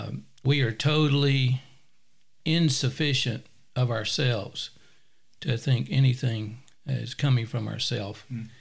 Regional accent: New Jersey, United States; now in Greenville, United States; Well, at the time, I was from New Jersey.

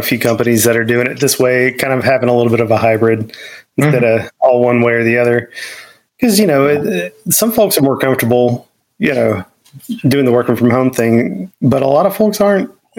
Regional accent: Memphis, Tennessee, United States; I grew up in Memphis, and it wasn't a big deal there. We had a lot of mosquitoes, but we didn't really have a ton of ticks. So, yeah, it was a learning curve for moving from Tennessee to Arkansas.

